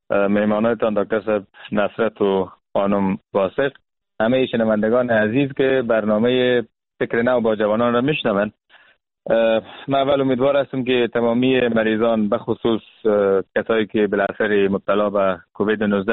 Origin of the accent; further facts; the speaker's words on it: Afghanistan; به عنوان یک مسلمان، به عنوان یک افغان